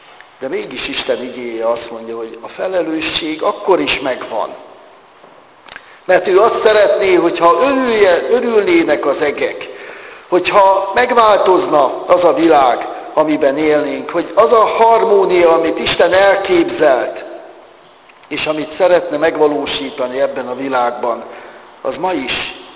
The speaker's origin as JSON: {"language": "Hungarian", "town": "Nyíregyháza", "region": "Szabolcs-Szatmár-Bereg", "country": "Hungary", "said": "Nyíregyházán csak 120 ezer ember lakik, szokták mondani, amikor körzetbe járok, és mondom, hogy hát én nyíregyházi vagyok."}